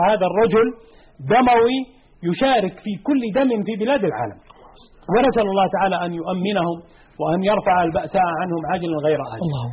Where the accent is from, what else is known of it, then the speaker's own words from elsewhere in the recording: Saudi Arabia; أنت سعودي وأنا سعودي، كم هم في بلادك؟